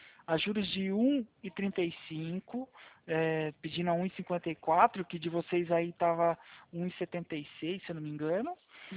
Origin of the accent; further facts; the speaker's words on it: Atibaia, São Paulo, Brazil; Eu sou aqui de Atibaia